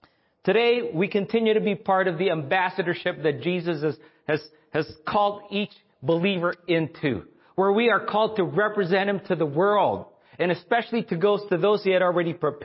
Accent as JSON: {"language": "English", "country": "Philippines", "tie": "born or raised there", "said": "and by the way, I grew up in the Philippines"}